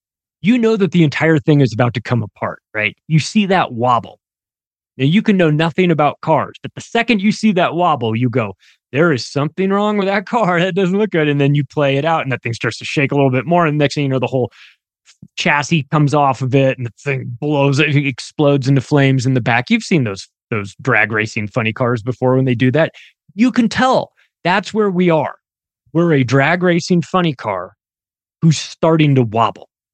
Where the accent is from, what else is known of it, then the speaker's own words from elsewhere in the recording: United States; I'm an American. I wouldn't say I'm a proud American. I'm an American. I'm somebody that grew up in America.